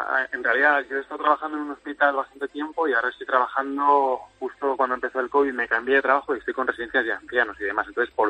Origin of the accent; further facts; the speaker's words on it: Alpedrete, Community of Madrid, Spain; De Madrid, bueno, de un pueblo de Madrid, de Alpedrete.